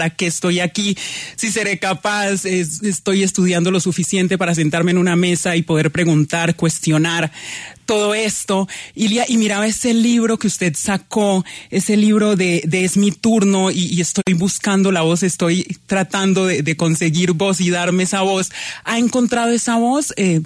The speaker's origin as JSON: {"language": "Spanish", "region": "Chocó", "country": "Colombia", "said": "yo soy del Baudó, entonces llegábamos a Ismina a estudiar"}